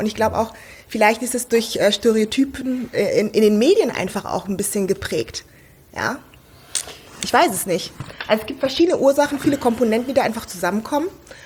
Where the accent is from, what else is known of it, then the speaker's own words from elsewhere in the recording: North Rhine-Westphalia, Germany; Ich bin auch noch in der Voreifel aufgewachsen, haben die Leute auch gesagt, ach, guck mal, ein Neger-Kind und wollte mich mal anfassen, meine Haare anfassen, meine Haut anfassen.